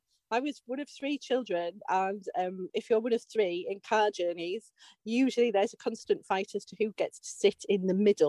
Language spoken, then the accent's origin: English; Bradford, Yorkshire and the Humber, United Kingdom; Oh, grew up in Bradford, in West Yorkshire.